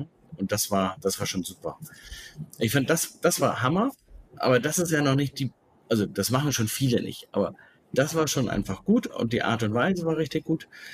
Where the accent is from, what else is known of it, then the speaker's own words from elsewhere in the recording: Germany; ich bin Deutscher